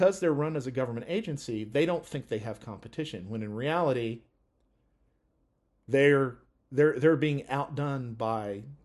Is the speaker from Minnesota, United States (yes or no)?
no; Kentucky, United States; But like, when growing up in Kentucky, every little town, you know, real town, had a Walmart in them.